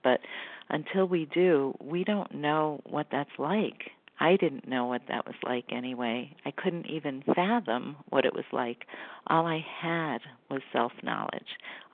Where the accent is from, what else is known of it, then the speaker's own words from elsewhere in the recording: Connecticut, United States; from Connecticut, and I'm a recovered compulsive overeater.